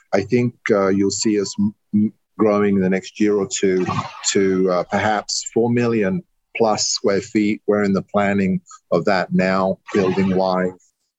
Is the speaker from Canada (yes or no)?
no; United Kingdom; now in United States; I'm a flag-waving American now. I grew up in the Italian. I grew up in the UK.